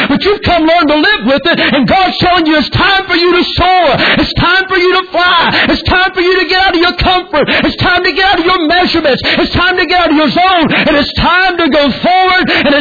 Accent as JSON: {"language": "English", "region": "North Carolina", "country": "United States", "said": "I'm from North Carolina."}